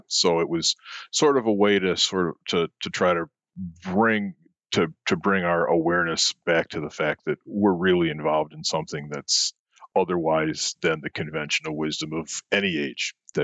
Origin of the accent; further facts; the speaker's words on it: Joliet, Illinois, United States; Well, I grew up in the American Midwest, in a blue-collar town called Joliet, Illinois, which was only known for prisons when I was growing up.